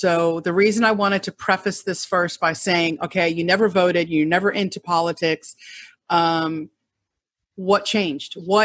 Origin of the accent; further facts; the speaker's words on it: New York, United States; You know, I think just because our family growing up on Long Island, they're Catholic.